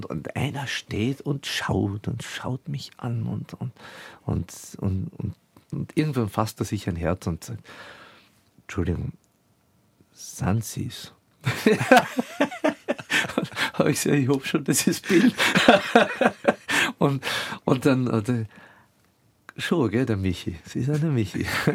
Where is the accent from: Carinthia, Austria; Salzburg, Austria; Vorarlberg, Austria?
Carinthia, Austria; Klagenfurt; das Klagenfurter Stadttheater, das ich ja gut kannte, also meine Heimatstadt